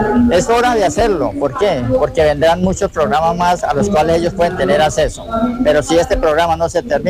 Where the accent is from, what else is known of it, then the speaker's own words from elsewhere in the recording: Miraflores, Colombia; vengo del municipio de Miraflores.